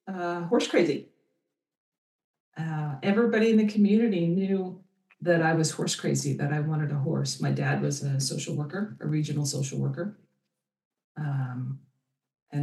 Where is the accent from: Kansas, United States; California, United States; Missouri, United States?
Kansas, United States; I grew up in Western Kansas in the middle of nowhere.